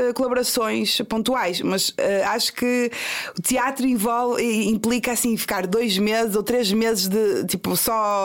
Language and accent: Portuguese; Porto, Norte, Portugal; Além de que sou tripeira, então tenho aquela coisa de me expressar às vezes também de forma muito, muito genuína, até pondo umas vírgulas de vernáculo no meio.